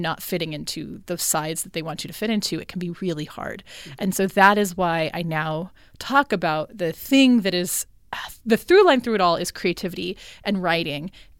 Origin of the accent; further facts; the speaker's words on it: Brawley, California, United States; I'm from a small farming town called Brawley the Mexico and border in California. So my parents' house is about 60 miles, I think, north of the border. And it was, I'm, you know, fourth generation landowner.